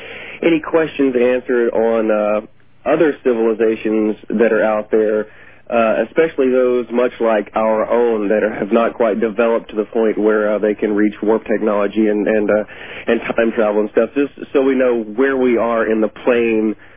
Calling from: Germany; I'm calling from Germany, stationed over here with the United States military.

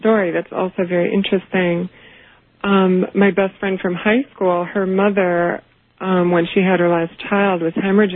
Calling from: Chicago, Illinois, United States; I'm calling from Chicago, and I'm listening on WLS.

